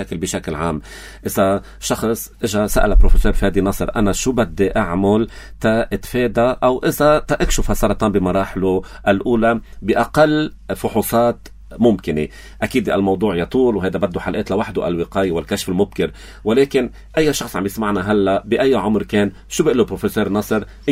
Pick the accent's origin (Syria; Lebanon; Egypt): Lebanon